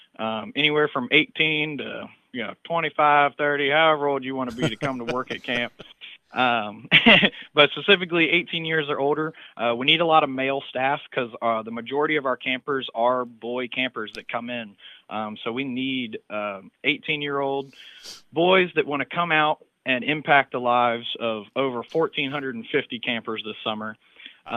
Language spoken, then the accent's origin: English; North Carolina, United States; So I grew up in North Carolina, went to camp ever since I was about 8 years old, always knew that I wanted to be a camp director.